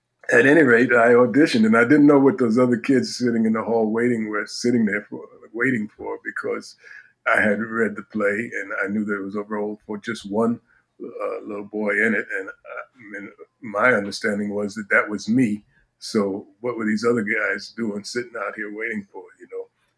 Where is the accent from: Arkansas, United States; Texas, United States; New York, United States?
New York, United States; Manhattan; as a kid growing up in Manhattan, you know, I was interested in, like I said, ball games